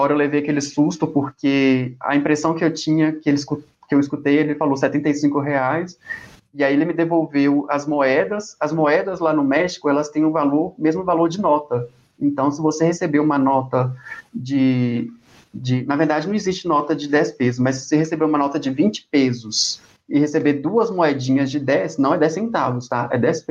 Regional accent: Brazil; Se as pessoas perguntassem, do meu sotaque, alguma coisa assim, eu falava que eu era brasileiro

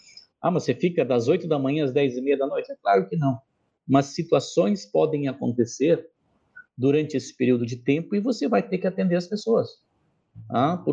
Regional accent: Rio Grande do Sul, Brazil; Não, sou gaúcho.

